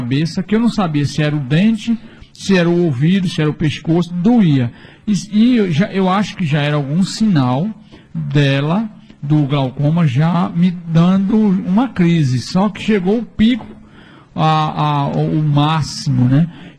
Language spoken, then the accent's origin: Portuguese; Macaparana, Pernambuco, Brazil; eu sou do interior de Macaparana